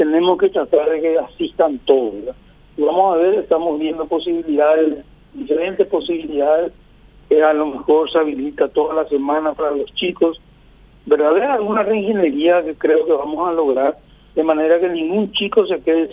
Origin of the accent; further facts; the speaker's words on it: Paraguay; son los pilares fundamentales de que podamos decir como paraguayos que tenemos nuestro producto estrella, que es la carne